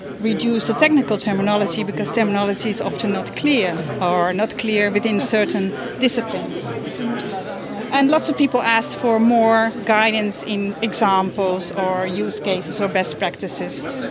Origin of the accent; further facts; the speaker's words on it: Netherlands; I'm from Dans in the Netherlands